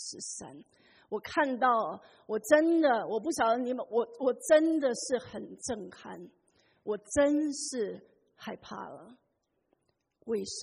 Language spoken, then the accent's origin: Chinese; China; 我们中国人呢有两个新年